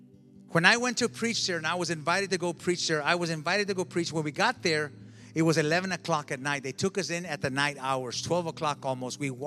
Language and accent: English; United States; I'm American, so I'm John Wayne. You know, I'm the hero there. I'm the celebrity. I come from the Americas.